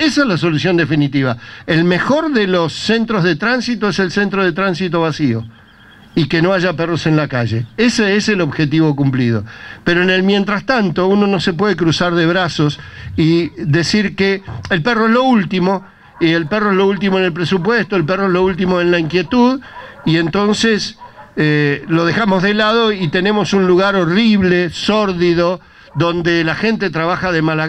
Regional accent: Argentina; el 80% de los argentinos tenemos un animal de compañía

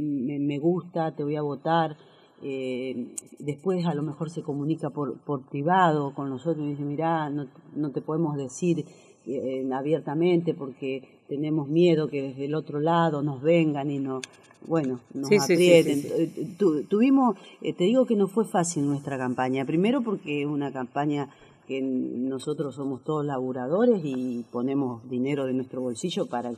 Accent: Chacabuco, Buenos Aires Province, Argentina; yo soy de Chacabuco, mucha gente me conoce, pero mucha gente no

